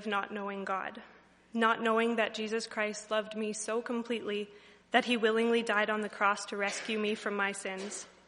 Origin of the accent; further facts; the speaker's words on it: Weimark, Saskatchewan, Canada; I grew up in Weimark. I have an older brother, Nolan, and our parents are John and Suzanne. I attended Weimark School and then the Swift Current Comp